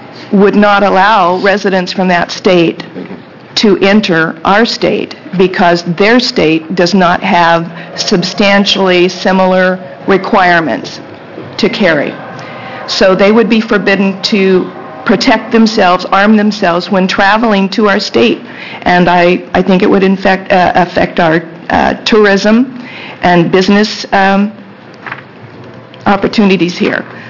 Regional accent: Forest Grove, Oregon, United States; I'm from Forest Grove.

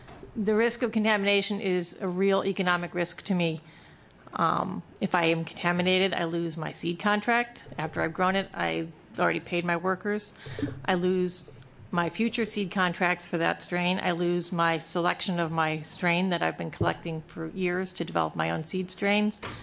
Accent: Oregon, United States; I'm a farmer from Southern Oregon.

